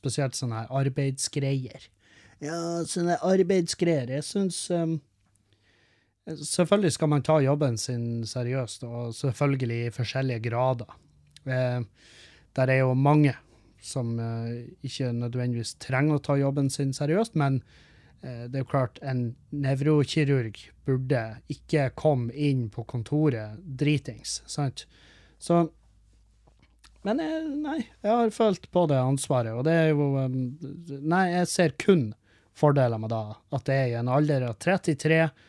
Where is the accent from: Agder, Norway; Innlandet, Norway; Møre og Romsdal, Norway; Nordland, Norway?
Nordland, Norway; Meløy; Det er fordi at i bygda der jeg vokste opp, så er Namdal, det er altså Namdal.